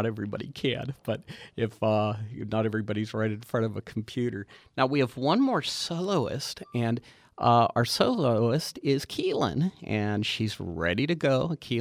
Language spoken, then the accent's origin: English; Churchill, Pennsylvania, United States; She's from Forest Hills, which is near where I grew up. I grew up in Churchill, right next to Forest Hills